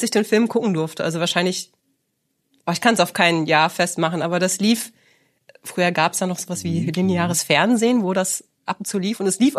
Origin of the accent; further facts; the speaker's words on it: Michelstadt, Hesse, Germany; Also ich bin aus Michelstadt